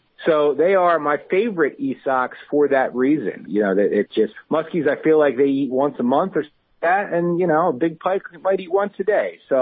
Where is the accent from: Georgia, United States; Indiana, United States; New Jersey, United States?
New Jersey, United States; I'm also a huge proponent of the underdog chain pickerel, where I grew up in New Jersey.